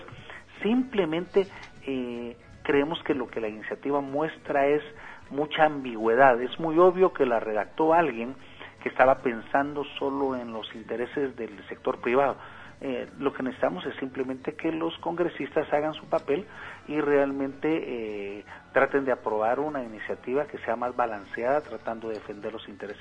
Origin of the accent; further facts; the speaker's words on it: Guatemala; Aquí voy a platicar como guatemalteco común